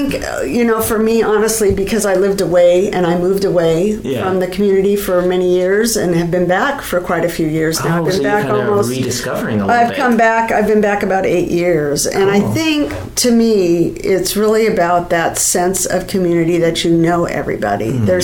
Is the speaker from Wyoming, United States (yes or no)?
no; Aurora, Oregon, United States; You know, it's funny because I grew up in Aurora. I went to North Marion.